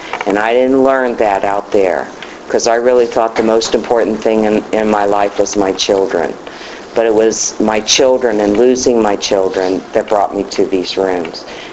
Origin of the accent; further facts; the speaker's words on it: Columbus, Ohio, United States; moved away as an adult; now in Florida, United States; I came to Florida May 31st of last year, and I'm from Columbus, Ohio. How about them Buckeyes?